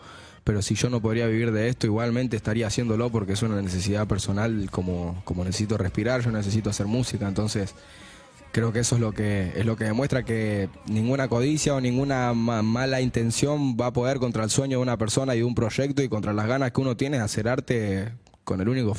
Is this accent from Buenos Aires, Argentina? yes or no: yes; Buenos Aires, Argentina; ni que soy de La Boca, ni que claro. soy de la Comuna 4. Yo soy latinoamericano ante el mundo.